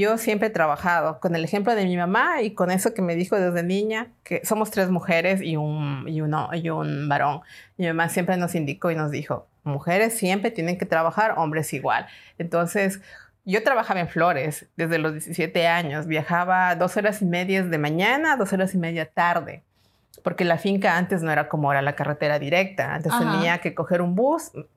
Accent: Ecuador; born there; yo nací en Ecuador.

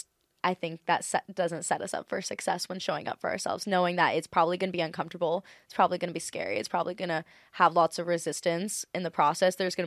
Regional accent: Hawaii, United States; Like, there's this girl, I'm from Maui, Hawaii. I don't know if you knew that.

